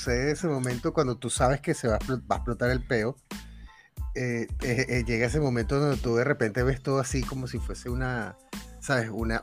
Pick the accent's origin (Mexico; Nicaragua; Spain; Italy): Italy; cuenta que yo soy italiano